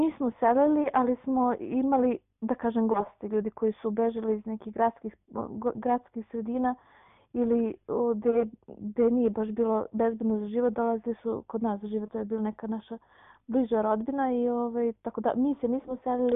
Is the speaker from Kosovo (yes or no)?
yes; Leposavić, Kosovo; iz Leposavića sam, imam 33 godine, majka dvoje dece, supruga